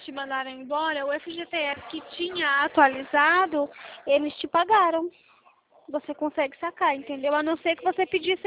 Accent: São Paulo, Brazil; eu sou de São Paulo.

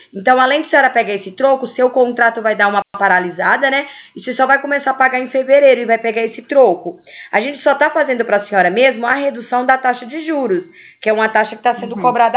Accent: Ribeirão Preto, São Paulo, Brazil; Eu sou daqui de Ribeirão Preto.

